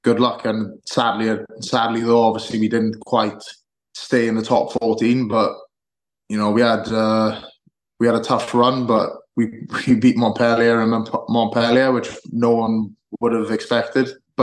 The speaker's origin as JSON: {"language": "English", "region": "Wales", "country": "United Kingdom", "tie": "born or raised there", "also_born_or_lived": "England", "said": "I was born in England, lived there for 2 years, grew up in Wales, went to school in Wales, ended up in college in Harbury"}